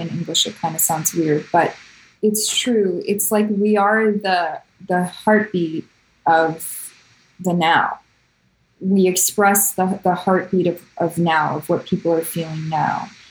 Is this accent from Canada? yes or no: yes; Canada; now in Los Angeles, United States; or I went way more into being Iranian and became super Iranian and then rejected being Canadian. But the truth is I'm both. And now I live in LA and there's parts of that in me too.